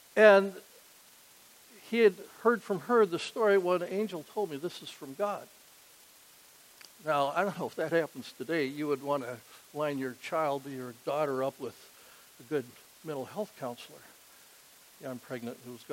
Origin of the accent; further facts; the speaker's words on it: Ely, Minnesota, United States; born there; My people are from northern Minnesota. I was born in Ely, Minnesota, right up in the Boundary Waters canoe area.